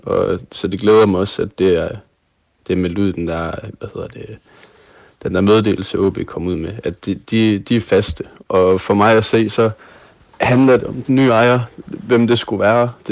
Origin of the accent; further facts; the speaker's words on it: Aalborg, North Denmark Region, Denmark; fordi jeg er fra Aalborg